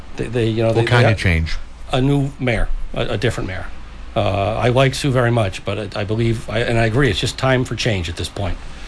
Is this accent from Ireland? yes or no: no; Weymouth, Massachusetts, United States; I grew up right outside of Columbian Square. And I've went from that house, my parents' house, to the house I bought with my wife, then girlfriend, fiancé.